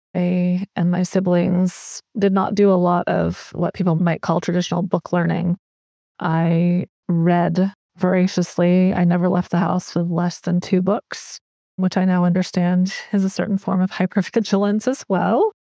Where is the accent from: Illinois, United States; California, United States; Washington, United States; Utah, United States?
Utah, United States; Ogden; born there; also born or lived in New Hampshire; I was born in Ogden, Utah. My family's not Mormon. I get asked that a lot.